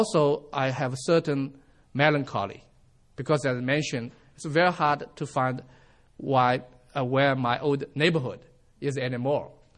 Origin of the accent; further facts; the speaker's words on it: Shanghai, China; When I grew up in Shanghai, you have only one way to go cross river to the other side of the river